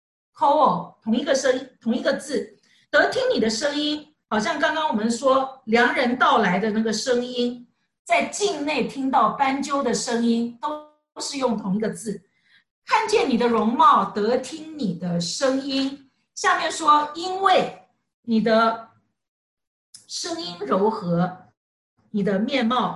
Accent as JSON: {"language": "Chinese", "country": "China", "said": "所以我们中国人也知道狐狸好像不是一个很好的字"}